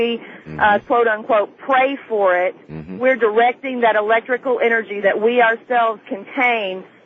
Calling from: Arkansas, United States; Hi, I'm calling from Arkansas. I'm on my way from Tennessee.

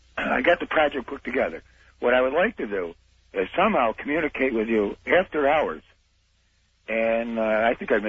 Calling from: Rochester, New York, United States; Yeah, I'm calling from Rochester, New York.

